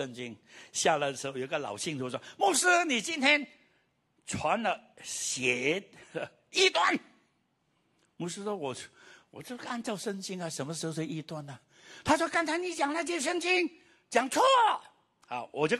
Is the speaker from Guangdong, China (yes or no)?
yes; Guangdong, China; Chinese is a second language; 我们广东人说我没有装你弹弓的。就是我没有，我不知道怎么翻译这个国语。